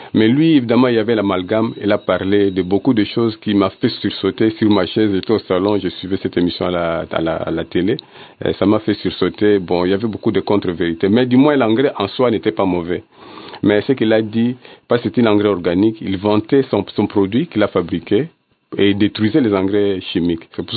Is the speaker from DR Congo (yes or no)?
yes; DR Congo; ici sur place, chez nous, en RDC.